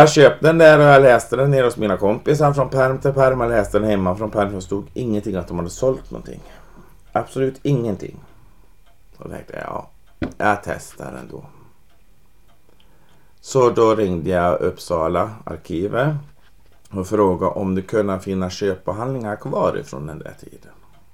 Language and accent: Swedish; Rome, Lazio, Italy; Och så är det, hej, jag är från Rom, säger jag.